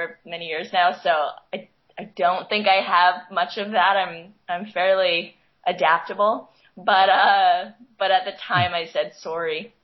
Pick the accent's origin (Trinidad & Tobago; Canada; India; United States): Canada; accent: Canadian; in my audition, I did get feedback on my Canadian accent, which I didn't even know I had.